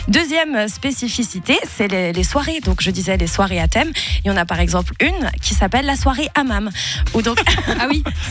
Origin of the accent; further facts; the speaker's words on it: Libya; donc je viens de Libye, hein